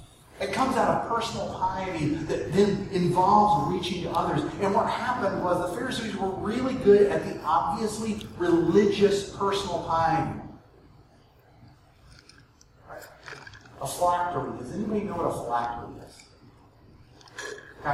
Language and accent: English; the South, United States; accent: southern; Do I hear my southern accent come out of my head?